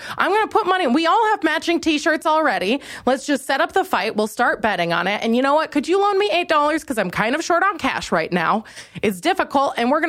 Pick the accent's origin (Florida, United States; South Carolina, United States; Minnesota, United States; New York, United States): Minnesota, United States; I'm from Minnesota. We're passive aggressive. We're very nice.